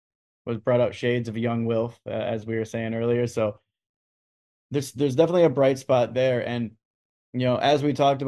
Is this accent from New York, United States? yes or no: yes; New York, United States; now in Florida, United States; I'm a kid from New York to move down to Florida.